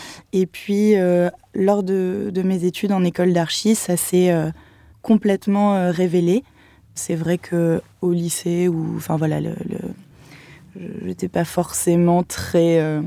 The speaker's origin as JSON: {"language": "French", "town": "Nancy", "region": "Grand Est", "country": "France", "tie": "born or raised there", "said": "Alors moi, je suis née à Nancy, en Lorraine, où j'ai fait toutes mes études et mon lycée"}